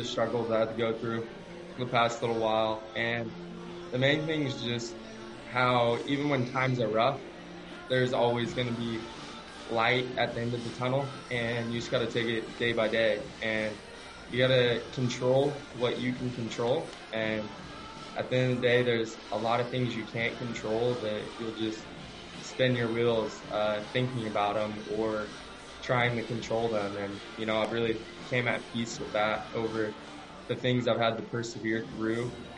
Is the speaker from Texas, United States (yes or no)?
yes; Texas, United States; I'm from Texas, went to school at Arkansas, so I'm a Southern kid, never been this far up north until being in Maryland.